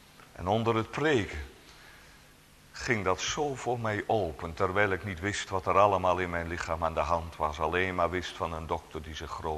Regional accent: Elburg, Gelderland, Netherlands; Ik denk dan voor mezelf altijd maar aan het beeld dat ik mij vanuit mijn kinderjaren herinner dat we in Elburg een nieuwe burgemeester kregen.

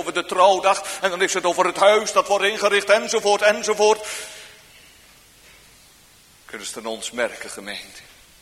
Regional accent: Elburg, Gelderland, Netherlands; In mijn jongensjaren waren er in Elburg, waar ik opgroeide, net buiten de stadsgrachten, een aantal van die hofjes.

